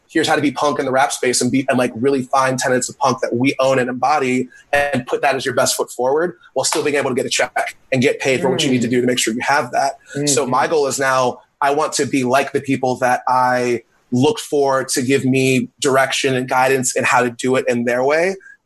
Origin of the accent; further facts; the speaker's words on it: Mid-Atlantic, United States; because, like, I'm from the Mid-Atlantic, that means I can go down to Virginia, I can go up to, like, Philly and go to Jersey and Delaware and still see people like me